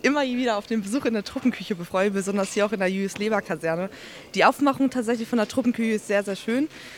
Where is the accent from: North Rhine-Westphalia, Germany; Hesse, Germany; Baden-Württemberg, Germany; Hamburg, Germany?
Hamburg, Germany; Ja, also ich komme erstmal aus Hamburg